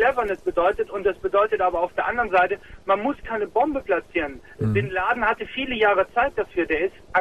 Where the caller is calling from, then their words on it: Germany; Ich rufe aus Deutschland an, ja. Ich rufe aus Deutschland an und der Grund ist mitunter auch, ich bin Moslem, ich bin Deutscher und bin Moslem.